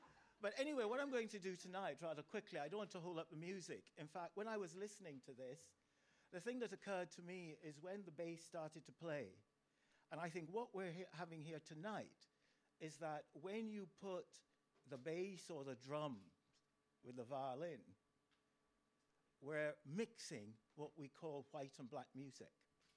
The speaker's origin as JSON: {"language": "English", "country": "Jamaica", "said": "I'm from Jamaica"}